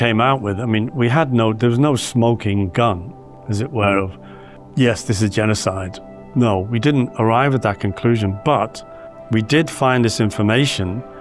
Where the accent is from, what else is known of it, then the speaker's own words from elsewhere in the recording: Liverpool, North West England, United Kingdom; born there; I'm from the UK. I was born in Liverpool in Northern England.